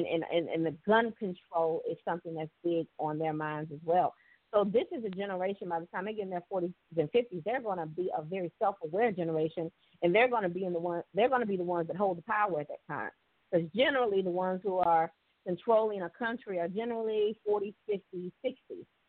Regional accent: Tuskegee, Alabama, United States; if any of you all can make it to Tuskegee, Alabama, which is my hometown

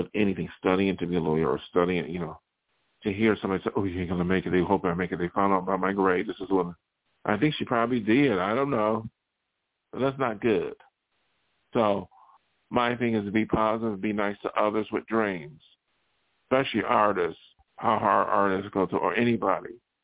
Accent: Buffalo, New York, United States; And I knew that when I was from Buffalo, New York.

